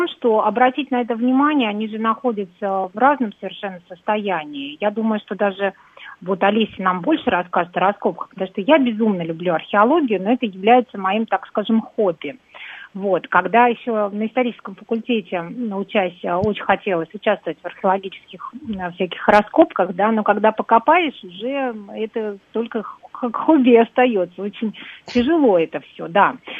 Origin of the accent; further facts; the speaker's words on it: Rostov, Yaroslavl Oblast, Russia; А меня, как коренного жителя Ростова-Великого, например, да